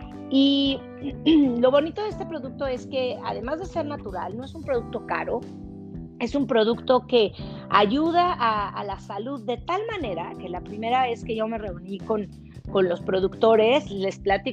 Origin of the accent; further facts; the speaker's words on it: Mexico City, Mexico; born there; also born or lived in United States; Orgullosamente soy mexicana, nacida en Ciudad de México, de padres mexicanos, mi mamá es de la zona de Chiapas y para mí todos los años que viví en Estados Unidos era un gran orgullo poder ofrecer productos mexicanos.